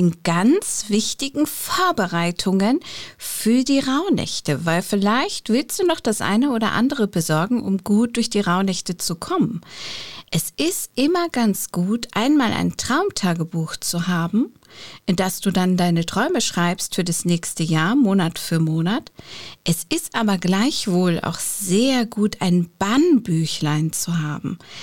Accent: Bavaria, Germany; ich bin in Bayern aufgewachsen

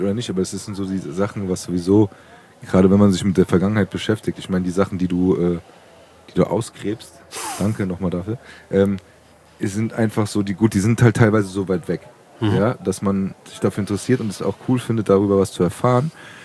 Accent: Frankfurt, Hesse, Germany; Und ich bin in Praunheim aufgewachsen.

